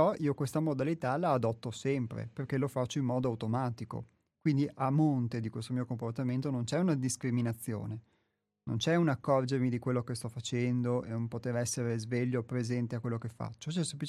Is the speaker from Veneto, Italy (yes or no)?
yes; Veneto, Italy; io sono veneto, quindi il fatto di essere veneti piuttosto che di un'altra regione o di un altro luogo del pianeta sicuramente ci influenza e ci condiziona